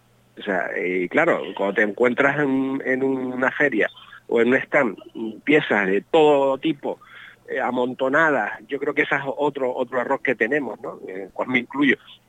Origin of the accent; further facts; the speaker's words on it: Canary Islands, Spain; also born or lived in Tenerife; now in Fuerteventura, Spain; Bueno, yo en primer lugar me considero isleño, canario, ¿no? O sea, porque claro, he estado viviendo, nací en Tenerife, me crié en Gran Canaria, estoy viviendo en El Hierro, pues llevo desde el año 80 en Fuerteventura y soy un enamorado de las islas